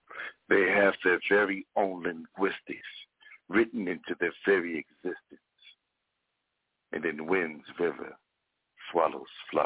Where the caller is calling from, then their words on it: Arkansas, United States; from Arkansas.